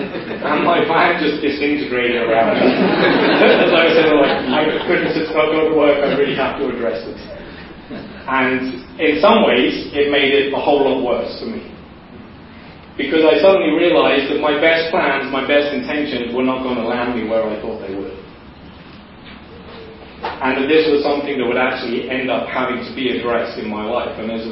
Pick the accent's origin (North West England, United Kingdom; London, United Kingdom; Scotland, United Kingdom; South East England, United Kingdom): South East England, United Kingdom; Eastbourne; My hometown, Eastbourne.